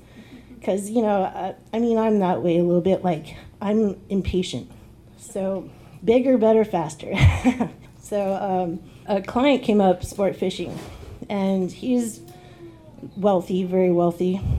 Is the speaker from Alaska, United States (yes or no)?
yes; Cordova, Alaska, United States; I grew up in Cordova, tons of snow to shovel, so that gave me plenty of work.